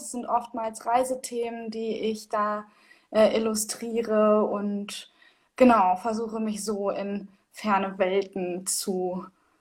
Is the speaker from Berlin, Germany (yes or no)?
no; Hanover, Lower Saxony, Germany; ich komme aus Hannover